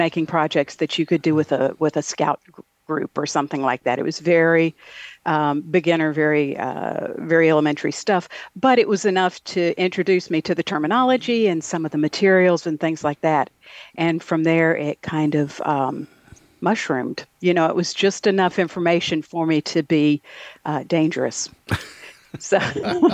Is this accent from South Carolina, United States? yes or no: yes; South Carolina, United States; born there; I say I'm Southern by birth and Midwestern by luck. I was born in South Carolina.